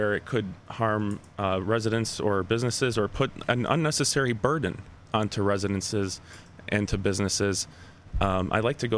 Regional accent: Cary, North Carolina, United States; I grew up in Cary

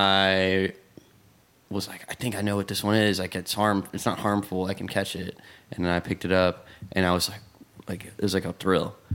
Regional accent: Richmond, United States; I'm from Richmond. I was born here in the city, and my parents still live in the same house that I lived in my whole life.

